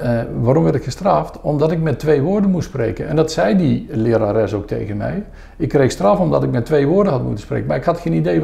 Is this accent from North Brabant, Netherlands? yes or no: yes; Son, North Brabant, Netherlands; first language Brabant dialect; Ik ben in Son geboren, dat is een plaatsje tegen Eindhoven aan. Een plattelandsdorp, school ook. En ik kwam natuurlijk van de boerderij. Ik heb op die lagere school een beetje Nederlands leren praten, want het was dialect.